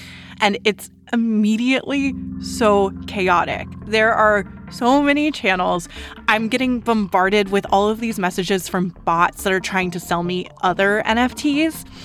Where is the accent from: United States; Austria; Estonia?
United States; North Carolina; Like, for me, I'm from North Carolina, and I constantly think about moving back there.